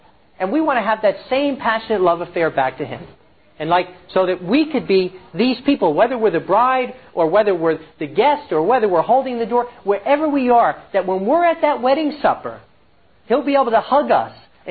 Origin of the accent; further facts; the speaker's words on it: United States; One thing that shocked me being in Israel is I realized growing up in America